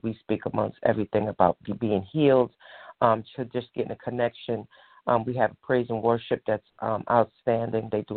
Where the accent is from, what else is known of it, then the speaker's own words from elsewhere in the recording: New York, United States; now in Virginia, United States; I live in Virginia. I'm originally from New York. I moved here in Virginia in 2008